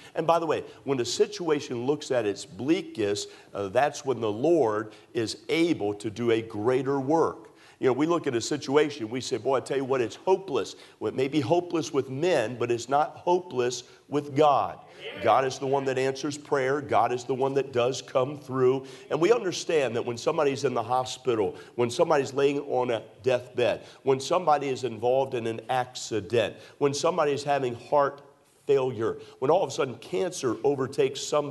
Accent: Maryland, United States; and by the way, I was raised in Maryland. It gets kind of cold in Maryland during the winter times.

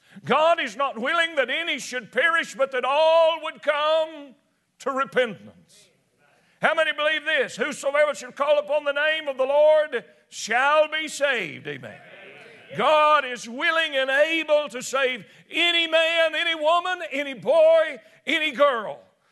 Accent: Tennessee, United States; accent: Tennessee; And so if you can get past I'm from Tennessee, and I speak the old Tennessee accent.

